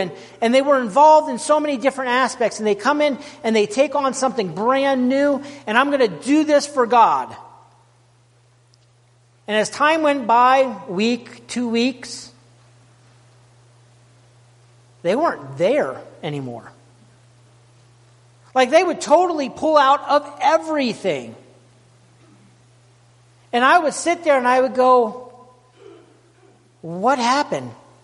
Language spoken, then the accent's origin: English; Wyoming, United States; also born or lived in Arizona; I grew up in Wyoming, but ended up going to seminary in Arizona.